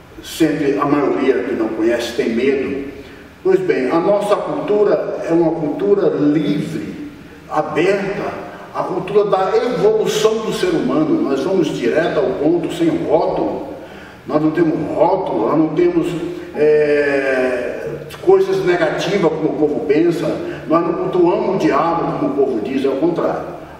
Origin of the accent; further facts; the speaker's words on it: Bahia, Brazil; Sou filho da Bahia, sou baiano, né? De pai, de mãe, de família.